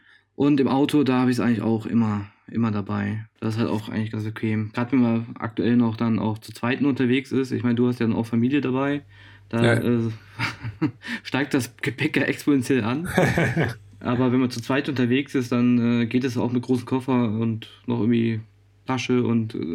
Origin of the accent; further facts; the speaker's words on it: North Rhine-Westphalia, Germany; Man muss dazu sagen, wir kommen aus der Kölner Ecke.